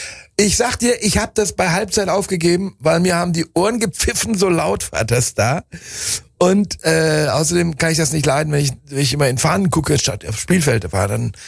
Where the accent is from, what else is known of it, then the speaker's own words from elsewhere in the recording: Bielefeld, North Rhine-Westphalia, Germany; von meiner Heimatstadt Bielefeld